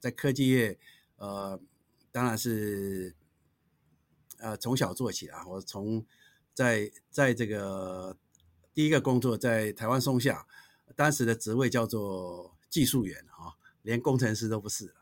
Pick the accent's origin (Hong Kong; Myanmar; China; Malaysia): Myanmar; now in Taiwan; 那我是从这个缅甸来到台湾，那是在1966年，就是缅甸是一个本来是一个很富庶的国家了，但是到后来这个经过几个政治运动啊、排华运动啊，对，所以我父亲当时就把我送回台湾。